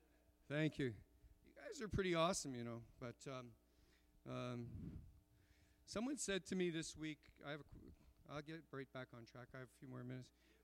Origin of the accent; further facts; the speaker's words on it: Montreal, Quebec, Canada; When I grew up in Montreal, Roman Catholic